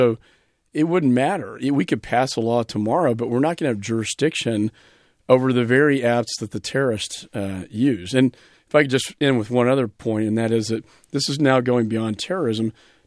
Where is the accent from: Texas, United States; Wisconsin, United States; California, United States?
Texas, United States; Austin; And I'm from Austin, so it's a high tech center as well.